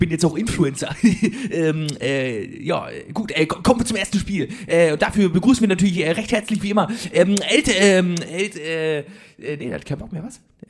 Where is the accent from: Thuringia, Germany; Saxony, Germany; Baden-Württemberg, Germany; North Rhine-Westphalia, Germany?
North Rhine-Westphalia, Germany; Cologne; ich als Kölner springe auch gerne mal in den Rhein.